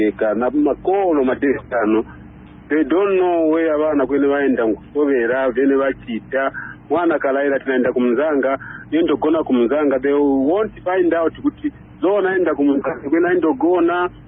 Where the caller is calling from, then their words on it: Ndola, Copperbelt, Zambia; I'm calling you from Ndola.